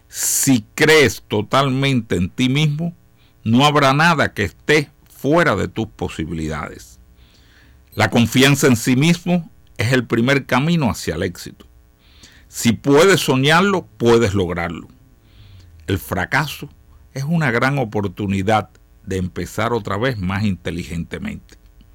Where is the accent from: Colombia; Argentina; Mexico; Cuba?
Cuba; born there; Nací en Cuba, pero un extranjero tiene aquí más derechos que yo.